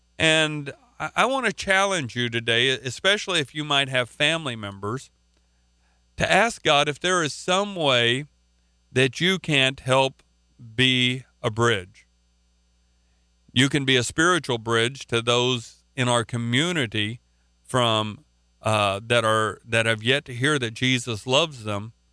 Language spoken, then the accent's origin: English; Oklahoma, United States; accent: Oklahoma; And I guess it's my Oklahoma accent or whatever